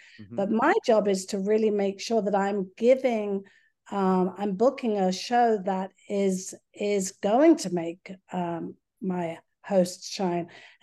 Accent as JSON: {"language": "English", "country": "Malaysia", "tie": "born or raised there", "said": "I had an interesting childhood growing up in the Far East because my father worked with one of the royal families in Malaysia."}